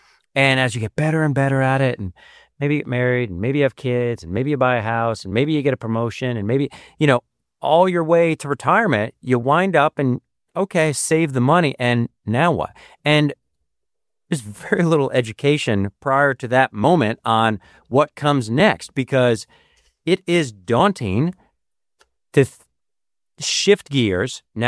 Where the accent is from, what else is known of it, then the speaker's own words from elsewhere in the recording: United States; And I think that's my experience as an American is that's part of your responsibility is to take care of yourself.